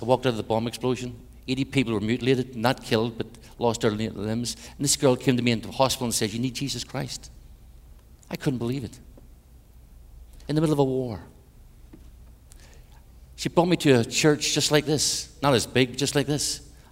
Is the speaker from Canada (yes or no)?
no; Ireland; now in Belgium; I live in Belgium now. I'm from Ireland, but live in Belgium.